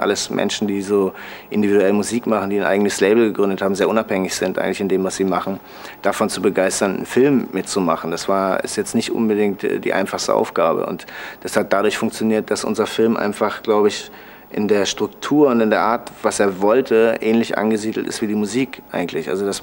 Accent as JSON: {"language": "German", "region": "Hamburg", "country": "Germany", "said": "Und ich bin ja Hamburger"}